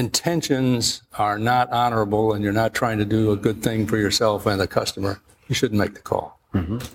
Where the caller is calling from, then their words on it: Hartford, Connecticut, United States; I'm calling from Hartford, Connecticut, and or Plainville, Connecticut at the time.